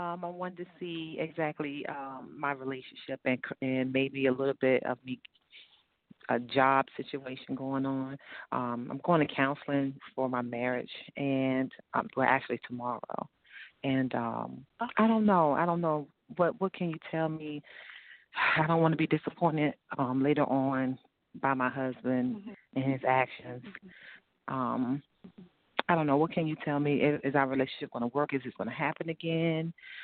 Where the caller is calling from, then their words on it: Virginia, United States; I'm calling from Virginia.